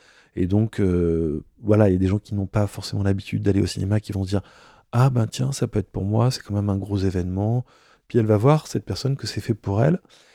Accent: Bourg-Saint-Maurice, Auvergne-Rhône-Alpes, France; Je suis né et j'ai grandi à Bourg-Saint-Maurice, qui est la commune sur laquelle se trouve la station de ski des Arcs. Donc les Arcs, c'est un peu mon fief.

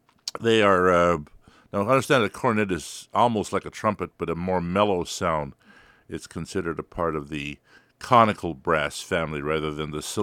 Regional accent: United States; Well, I'm, of course, you might guess that I'm Finnish American, third generation, and I have made some trips over to Finland, starting quite early

